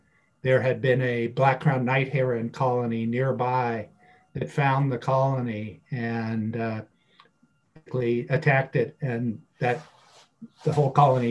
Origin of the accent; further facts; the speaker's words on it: California, United States; And I grew up in the Bay Area, but traveled back and forth to Calaveras County seemingly every other weekend for my life